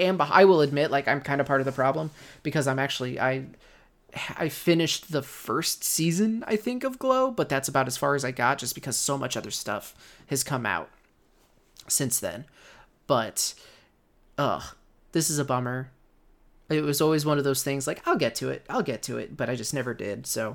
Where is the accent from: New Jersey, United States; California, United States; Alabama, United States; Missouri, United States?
Missouri, United States; Granted, I'm a moron from Missouri who doesn't have the slightest idea of what it takes to go from transitioning from a television show to a movie